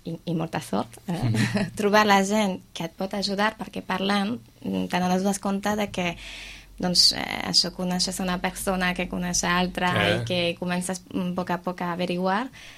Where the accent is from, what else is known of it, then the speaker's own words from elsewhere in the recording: France; Bueno, soc francesa.